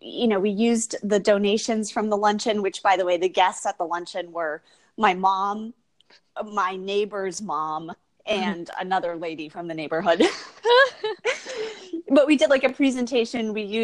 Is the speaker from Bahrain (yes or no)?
no; Connecticut, United States; also born or lived in Kentucky; So I grew up in Connecticut. I mean, pretty much my whole life, besides when I went away to school and when I went away, you know, to the Louisville, Kentucky, Indiana area.